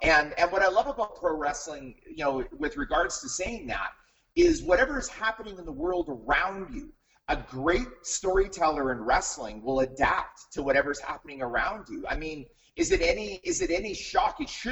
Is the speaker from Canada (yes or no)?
yes; Western Canada, Canada; also born or lived in Saskatchewan, Canada / Alberta, Canada; I grew up in Western Canada. And it's Saskatchewan and Northern Alberta is where I grew up.